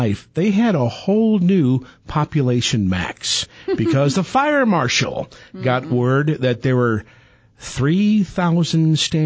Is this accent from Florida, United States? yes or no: no; St. Louis, Missouri, United States; See, the reason I ask was back in my hometown in 1971, the hockey team, the St. Louis Blues, they traded away their best player